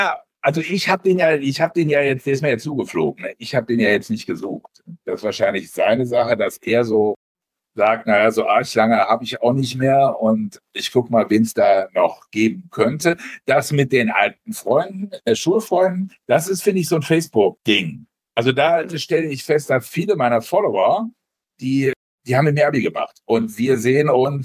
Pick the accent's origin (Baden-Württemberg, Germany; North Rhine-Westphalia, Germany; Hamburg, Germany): North Rhine-Westphalia, Germany; Ich bin ja am Niederrhein aufgewachsen